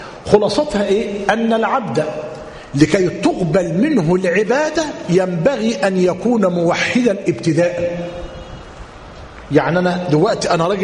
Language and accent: Arabic; Egypt; تعال بقى انظر إلى بلادنا مصر